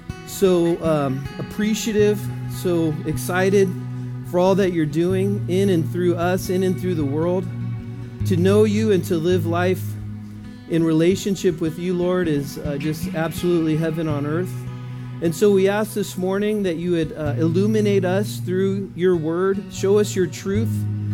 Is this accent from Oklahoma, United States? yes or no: no; Texas, United States; But we're from Texas, so very conflicting.